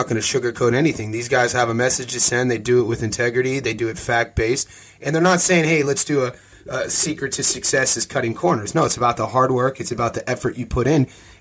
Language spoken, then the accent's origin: English; Ohio, United States; I grew up in Northeast Ohio.